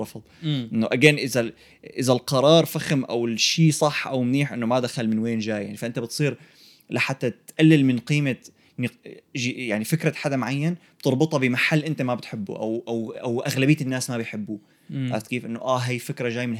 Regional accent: Syria; now in Canada; احنا جينا من سوريا لهون

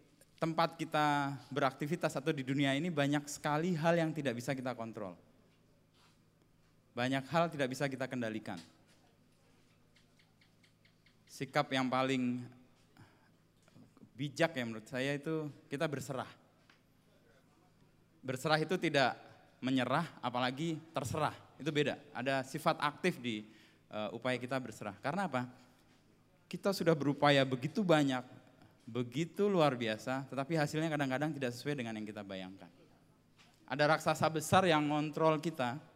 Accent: Jakarta, Indonesia; karena saya dari Jakarta, meskipun sering main ke sini juga.

